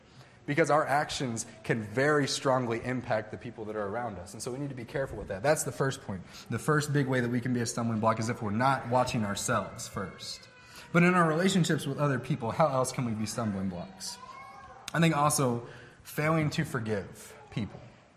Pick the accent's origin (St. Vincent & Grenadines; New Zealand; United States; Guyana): United States; La Grange, Kentucky; There was a time whenever I was younger in the church that I grew up in Oldham Woods in Oldham County in LaGrange, Kentucky.